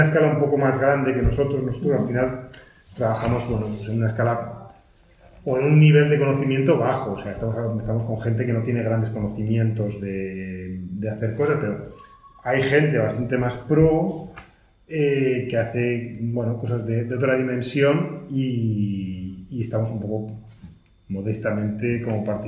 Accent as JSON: {"language": "Spanish", "town": "Bilbao", "region": "Basque Country", "country": "Spain", "said": "Bueno, vengo de bastantes sitios de por medio, pero soy de Bilbo"}